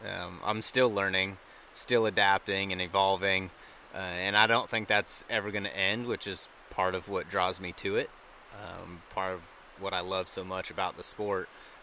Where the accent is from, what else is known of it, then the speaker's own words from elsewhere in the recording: Coeur d'Alene, Idaho, United States; born and raised in Idaho, in the northern part of Idaho around Coeur d'Alene and kind of the surrounding areas